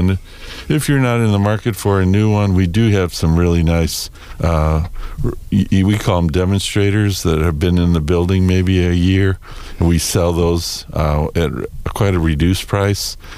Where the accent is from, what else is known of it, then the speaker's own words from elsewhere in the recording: Park Ridge, Illinois, United States; we're going to be back in my hometown, Maine Township. And the Maine Township office is on Ballard Road. The address is Park Ridge, Illinois. I went to Maine West High School.